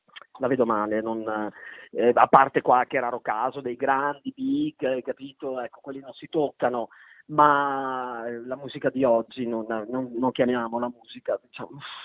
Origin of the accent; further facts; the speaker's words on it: Cento, Emilia-Romagna, Italy; io sono centese, io sono emiliana, però siamo la stessa regione.